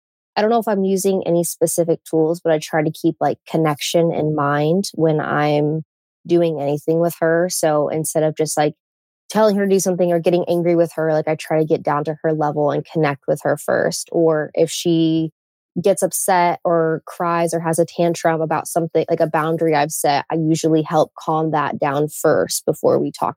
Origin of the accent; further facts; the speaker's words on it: Indiana, United States; I am from Indiana, and I am a mom to Lennon, who just turned three.